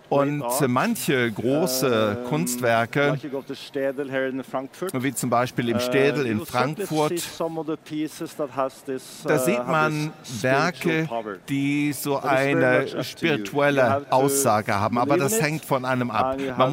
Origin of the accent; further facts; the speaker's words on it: Norway; German is a second language; Ja, aber als Norweger, also wir sind ja eigentlich privilegiert, wissen Sie.